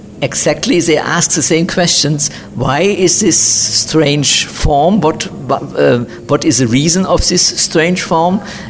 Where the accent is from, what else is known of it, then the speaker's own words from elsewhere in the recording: Frankfurt, Hesse, Germany; English is a second language; now in Stuttgart, Germany; Original, I'm coming from Frankfurt, but now I'm living 15 years in Stuttgart.